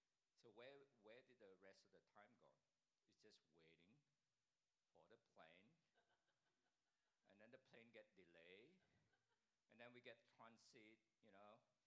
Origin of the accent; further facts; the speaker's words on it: Australia; One place we went to, they look at each of us, you know, we're from Australia.